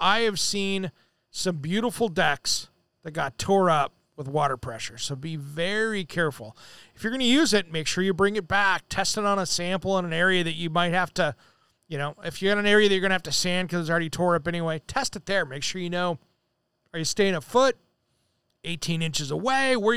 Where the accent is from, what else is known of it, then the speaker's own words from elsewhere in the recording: Washington, United States; I grew up in Eastern Washington over in K1A country.